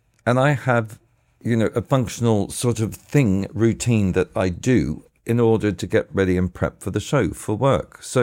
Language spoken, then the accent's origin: English; Australia; probably because I'm from Australia, I like the rugby and the cricket.